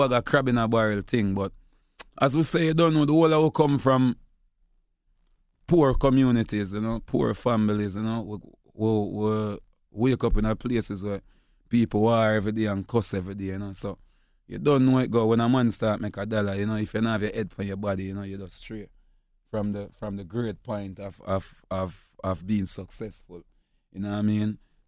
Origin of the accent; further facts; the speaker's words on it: Jamaica; We're all from Jamaica.